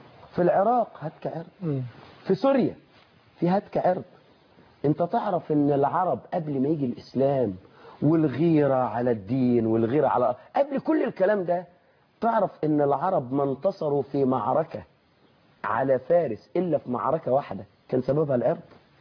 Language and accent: Arabic; Egypt; في فترة من الفترات عندنا في مصر كانت قريبة